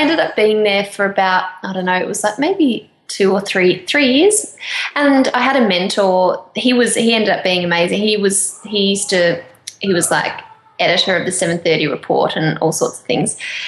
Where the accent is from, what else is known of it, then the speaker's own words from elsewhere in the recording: Melbourne, Victoria, Australia; I'm from Melbourne.